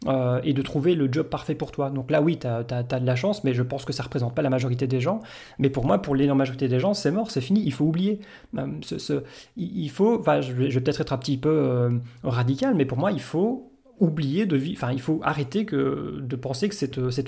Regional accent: Liège, Wallonia, Belgium; En Belgique, on a la chance, je suis de Liège.

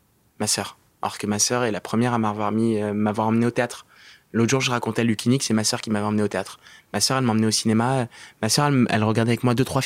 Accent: Algeria; je devais faire mon visa pour aller au Brésil, parce que je suis algérien, donc je devais avoir mon visa.

